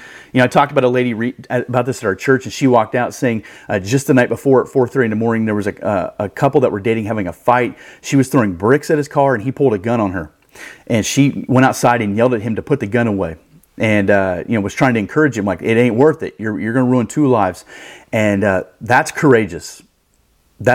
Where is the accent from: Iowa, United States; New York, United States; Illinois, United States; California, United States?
Iowa, United States; moved away as an adult; now in Indianapolis, United States; You know, when I moved to Indianapolis, I'm from Iowa.